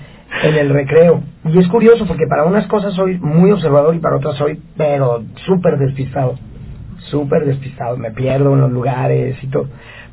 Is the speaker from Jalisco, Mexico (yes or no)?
yes; Guadalajara, Jalisco, Mexico; todos los juegos de niñez que había en mi tierra, en Guadalajara.